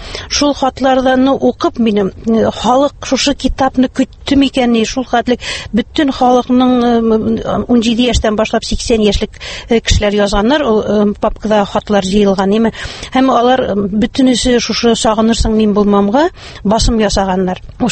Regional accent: Bashkortostan, Russia; born there; moved away as an adult; now in Naberezhnye Chelny, Russia; Мин үземнең тумышым белән Башкортстаннан, Учалы районы Ахунавыннан. Мин 78-нче елны шушы КамАЗ төзелешенә килдем һәм шушында мөслим җигитенә кияүгә чыгып, шушында тормыш корып, хәзерге көндә дә шушы Чаллы шәһәрендә яшим.

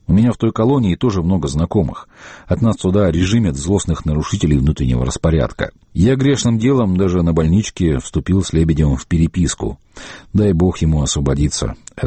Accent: Samashki, Chechnya, Russia; Я чеченец … село Самашки

